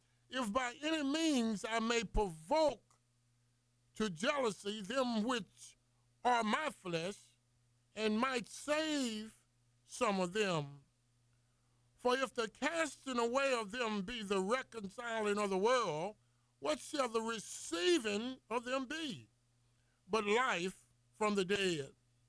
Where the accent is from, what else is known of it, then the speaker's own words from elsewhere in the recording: the South, United States; born there; See, I was born here in the South in the 50s.